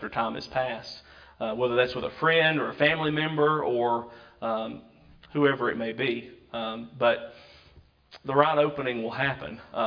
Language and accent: English; United States; I think sometimes that's being an American. We want things now.